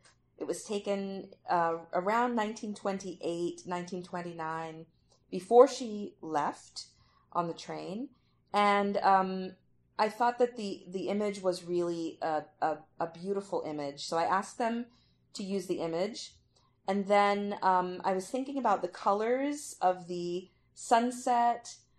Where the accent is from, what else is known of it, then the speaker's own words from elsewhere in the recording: California, United States; now in New Orleans, United States; growing up in California, I also mispronounced my last name, and when I came to New Orleans, I was corrected by people here.